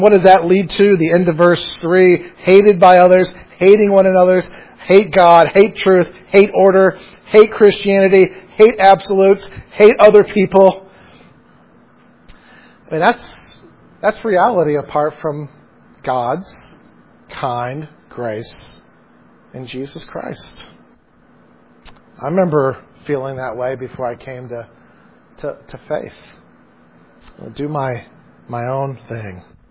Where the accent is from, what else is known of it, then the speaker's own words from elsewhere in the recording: the South, United States; Because I'm from the South, and so I just can't say certain things that you Northerners can.